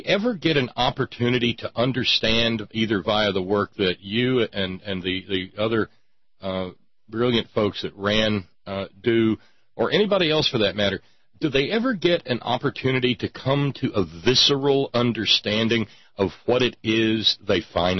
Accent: Appalachia, United States; as long as Appalachian people or people who are poisoned by coal-fired power plants, as long as we are distant people, forgettable people, invisible people

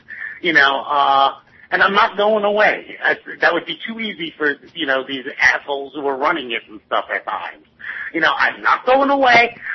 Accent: New York, United States; as a New Yorker, is for me really difficult because I have such mixed feelings.

